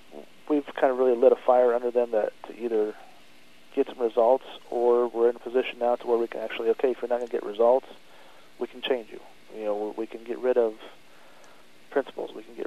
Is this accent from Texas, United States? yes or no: no; Great Bend, Kansas, United States; now in Fort Madison, United States; Well, I grew up in Great Bend, Kansas. It's a rural community about the same size as Fort Madison here.